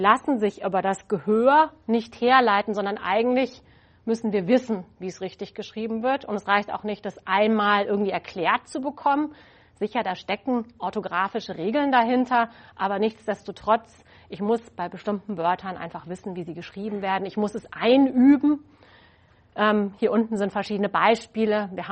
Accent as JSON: {"language": "German", "town": "Freiburg", "region": "Baden-Württemberg", "country": "Germany", "said": "ich komme ja eigentlich aus Freiburg"}